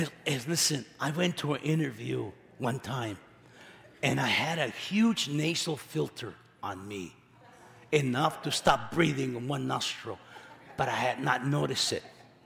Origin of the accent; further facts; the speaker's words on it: California, United States; So I'm from California, And in California, I'm being told there's 51 genders.